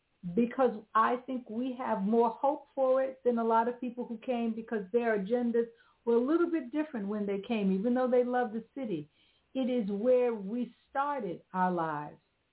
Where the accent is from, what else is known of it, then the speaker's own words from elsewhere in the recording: New York City, New York, United States; But I'm a native New Yorker. And that meant I was raised on in New York City.